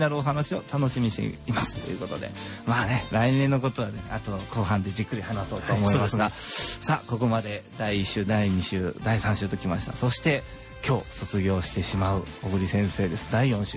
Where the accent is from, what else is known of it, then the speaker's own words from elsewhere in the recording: Nara, Japan; 私ども奈良出身ですんで奈良でやってみたらどうかなっていうふうに思ってたところに